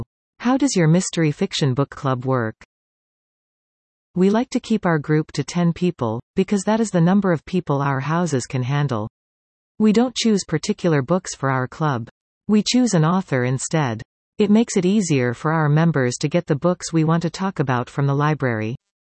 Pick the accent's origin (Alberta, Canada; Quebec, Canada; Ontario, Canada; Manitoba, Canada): Quebec, Canada; Montreal; I grew up in Outremont in Montreal.